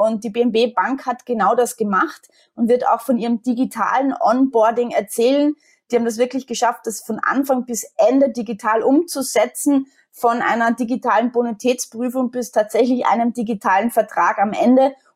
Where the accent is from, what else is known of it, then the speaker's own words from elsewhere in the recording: Austria; Jetzt bin ich Österreicherin, wie man unschwer erkennen kann, und wie viele Österreicher bin ich absolut Wintersportfanatisch.